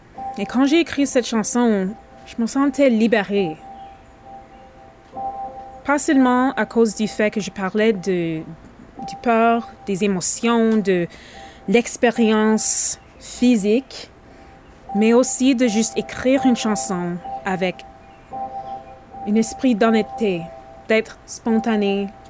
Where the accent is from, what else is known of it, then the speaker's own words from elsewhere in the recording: Edmonton, Alberta, Canada; French is a second language; je suis techniquement une francophile. Moi, je suis une Canadienne de première génération. Mes parents sont venus ici à Edmonton il y a environ 35 ans. Ma famille vient du Jamaïque et Guyane.